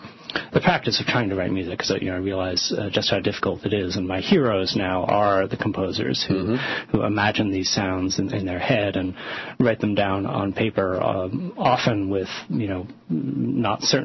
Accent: Washington, District of Columbia, United States; I grew up in Washington, mm-hmm.

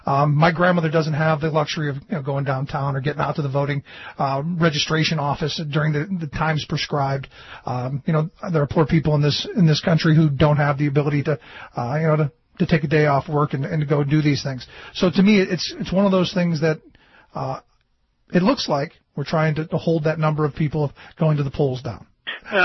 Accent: Cleveland, Ohio, United States; I grew up in Cleveland.

